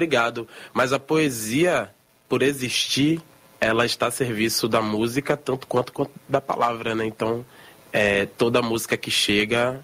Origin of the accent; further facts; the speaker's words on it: Salvador, Bahia, Brazil; eu sou nascido, crescido e criado na Cidade Baixa, Salvador, Bahia, Brasil.